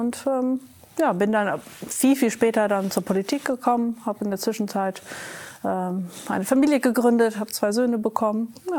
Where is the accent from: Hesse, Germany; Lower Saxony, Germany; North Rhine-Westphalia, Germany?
Lower Saxony, Germany; Vechta; Also ich bin aufgewachsen in Vechta. Das ist eine niedersächsische Kleinstadt, die tiefschwarz ist, also politisch tiefschwarz.